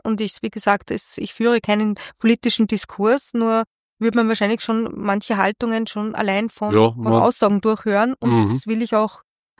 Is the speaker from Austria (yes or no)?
yes; Linz, Upper Austria, Austria; Aber als Linzerin, das ist wirklich, wirklich sehenswert, die Klangwolke.